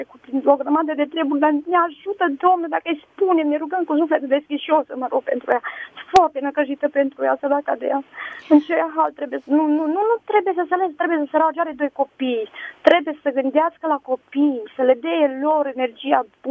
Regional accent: Dej, Cluj County, Romania

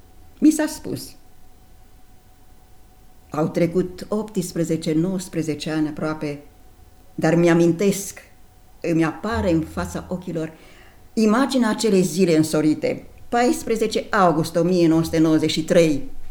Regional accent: Ciocănești, Romania; born there; Într-un sat, drag mie, satul Ciocănești, comuna Văleni, Călinești. Am fost 4 surori.

